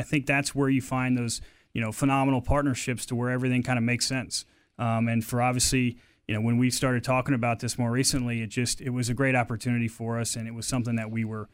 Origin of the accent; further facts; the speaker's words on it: Virginia, United States; And again, I grew up in Virginia, going to D.C. for different things.